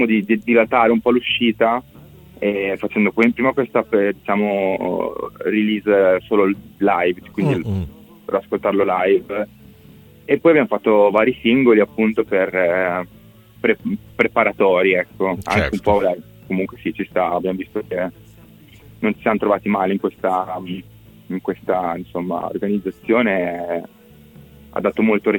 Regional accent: Bellaria-Igea Marina, Emilia-Romagna, Italy; now in Santarcangelo di Romagna, Italy; Siamo in Romagna, io e Lorenzo, adesso io abito proprio a Sant'Arcangelo, ma ho sempre abitato sulla riviera, tipo Bellarese Marina.

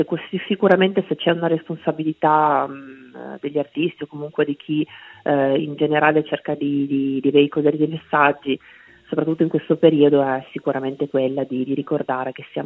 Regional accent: Trieste, Friuli-Venezia Giulia, Italy; riporta alla mia terra, quindi ne sono tantissimo legata, e questo per dirti, ecco, che Trieste per me, oltre a essere casa e cuore

